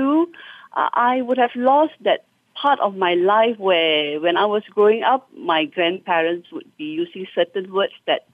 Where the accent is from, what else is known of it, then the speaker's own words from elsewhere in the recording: Alor Setar, Kedah, Malaysia; You know, I'm from Alostar, so we speak Penang Hokkien.